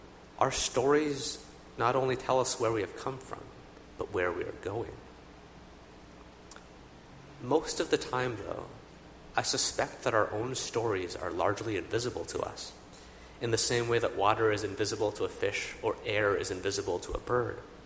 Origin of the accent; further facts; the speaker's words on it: Edmonton, Alberta, Canada; I'm from Edmonton, and when Edmonton plays Calgary, the stadium is always full